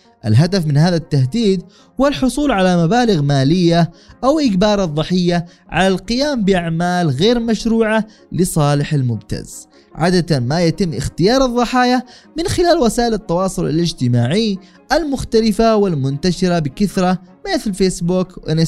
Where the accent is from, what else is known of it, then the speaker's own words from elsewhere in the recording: Yemen; فمثلا عندنا في اليمن الأجهزة الأمنية لا ترتقي إلى المستوى المطلوب